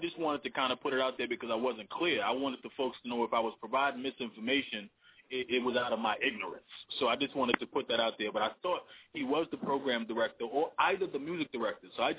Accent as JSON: {"language": "English", "town": "Norfolk", "region": "Virginia", "country": "United States", "tie": "born or raised there", "said": "I'm coming to you live from Norfolk, VA, my hometown, and I'm happy to be here."}